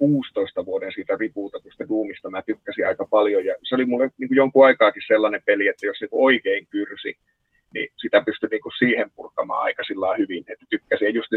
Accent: Kaustinen, Central Ostrobothnia, Finland; mäkin olen kasvanut Kaustisen Nikulassa, että se on sen 200 ihmisen pieni tuppukylä

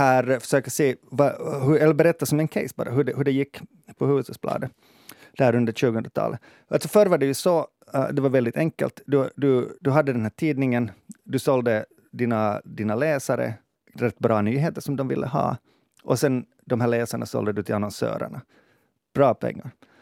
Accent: Ostrobothnia, Finland; när jag växte upp i Österbotten som tonåring

